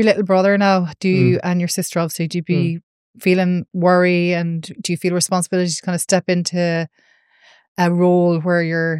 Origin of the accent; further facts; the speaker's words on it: Ireland; we as Irish people, or even not even just Irish, it's worldwide.